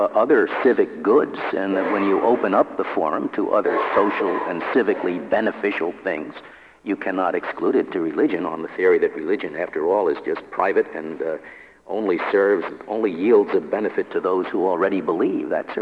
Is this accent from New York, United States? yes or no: yes; New York, United States; I grew up in New York State, and in those days they used to have a tax exemption for religious property.